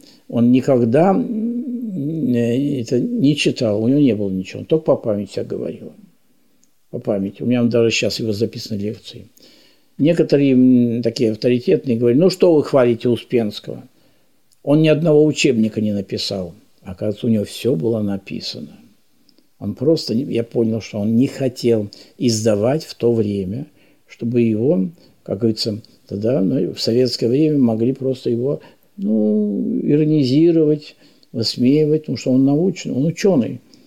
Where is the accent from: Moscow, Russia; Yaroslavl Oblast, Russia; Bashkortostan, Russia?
Yaroslavl Oblast, Russia; Yaroslavl; Поскольку я ярославец, я поехал в Ярославль